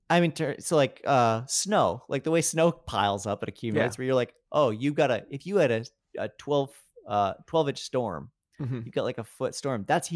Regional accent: Colorado, United States; I can remember growing up in Colorado that it was a very big deal when after a winter

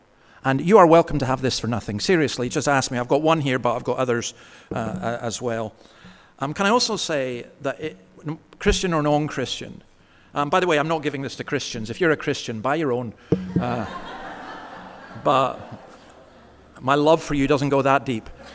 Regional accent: Scotland, United Kingdom; I'm a Scotsman

